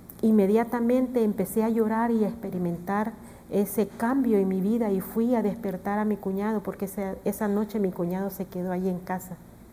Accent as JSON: {"language": "Spanish", "country": "Honduras", "said": "Y soy de Honduras"}